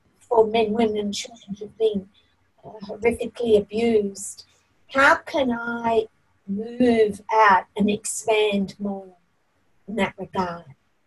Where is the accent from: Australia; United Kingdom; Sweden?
Australia; now in Millbrae, United States; I'm Australian, and I have Aboriginal ancestors, and I live in California in Millbrae, and I've been here 30 years